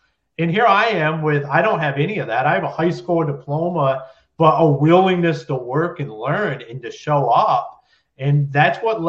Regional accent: Ohio, United States; moved away as an adult; also born or lived in Michigan; I got out of the Marine Corps, and that's what took me to Michigan. I'm originally from Ohio, but my wife was from Michigan, so I ended up there.

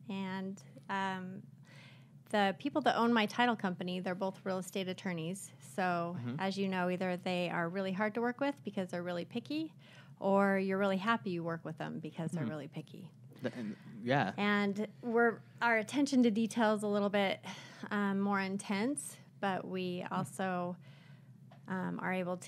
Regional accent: Utah, United States; I born and raised in Utah. So I know the industry really well in Utah.

